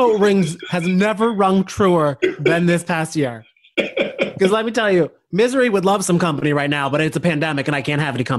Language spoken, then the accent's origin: English; New Jersey, United States; I can't even put to Siberia on a map. I'm from New Jersey.